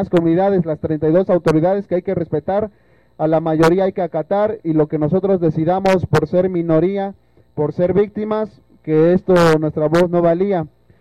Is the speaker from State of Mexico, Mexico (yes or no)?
no; Oaxaca, Mexico; somos ciudadanos oaxaqueños